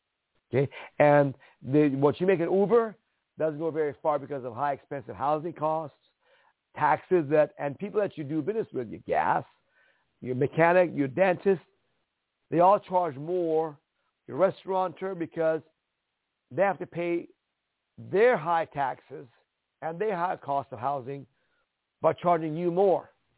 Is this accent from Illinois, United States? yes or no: no; California, United States; I came from Orange County. My best friend came from Orange County.